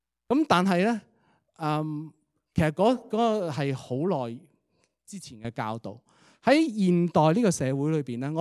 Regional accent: Guangdong, China; 就是说我们广东人有句说话，当然不是真的，但我们经常都讲的

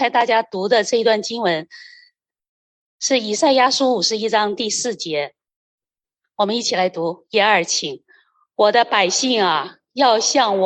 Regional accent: China; moved away; 我们都是从中国移民来的家庭

